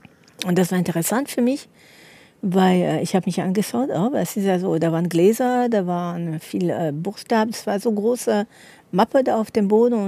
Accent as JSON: {"language": "German", "town": "Paris", "region": "Île-de-France", "country": "France", "tie": "born or raised there", "second_language": "German", "said": "Und meine Mama ist Deutsch, kommt aus Norddeutschland. Und wir kamen, also eigentlich sind wir in Paris geboren, dort groß geworden. Und wir haben Multikulti in unserer Familie. Aber Französisch war die Sprache, da meine Eltern nicht gleich Länder waren."}